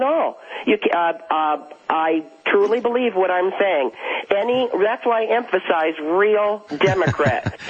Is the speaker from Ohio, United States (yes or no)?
yes; Cleveland, Ohio, United States; moved away; I was born and raised in Ohio.